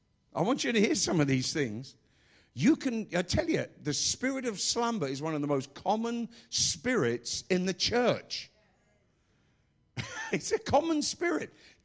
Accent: England, United Kingdom; I'm English.

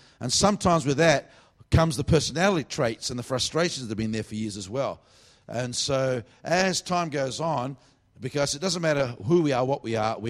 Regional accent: Australia; I'm from Australia. We're not used to the heat. That's just not true. I'm a very weird Australian because it's actually hotter over there.

